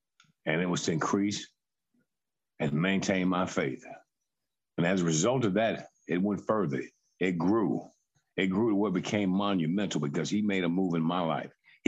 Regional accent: Greenville, South Carolina, United States; I hail from Greenville, South Carolina, born and raised.

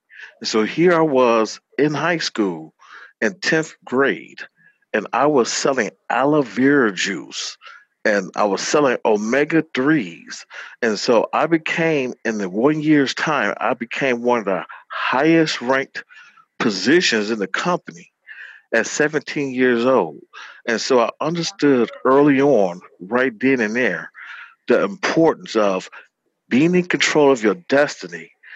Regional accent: Detroit, Michigan, United States; I am a product of Detroit, Michigan.

